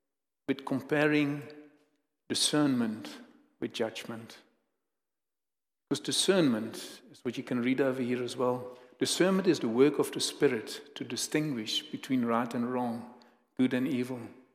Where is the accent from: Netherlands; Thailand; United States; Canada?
Netherlands; I was brought up in the Netherlands.